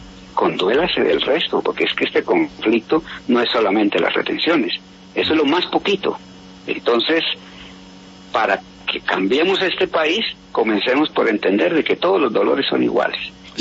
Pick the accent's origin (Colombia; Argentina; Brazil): Colombia; Todos somos colombianos.